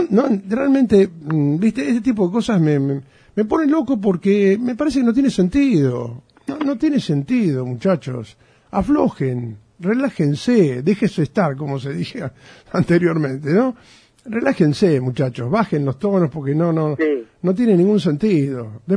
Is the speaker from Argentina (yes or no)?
yes; Argentina; Somos todos argentinos.